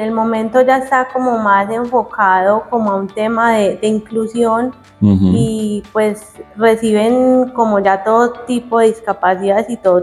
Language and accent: Spanish; Heliconia, Antioquia, Colombia; porque yo soy de Heliconia